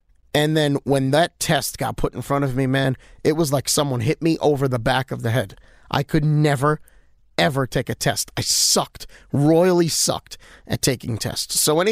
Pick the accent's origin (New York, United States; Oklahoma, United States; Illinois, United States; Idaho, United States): New York, United States; New York City; So I grew up in Bensonhurst in Brooklyn